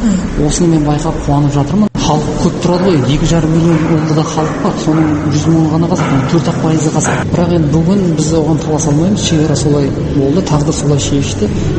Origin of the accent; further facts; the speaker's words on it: Zhanan, Omsk Oblast, Russia; Ауылда туып өстім. Омбының Шарбаққөл ауданы Жанан ауылы дейді. Жанан ауылында Томар орта мектебін бітірдім. Енді біздің мектебіміз қазақ орыс тілінде.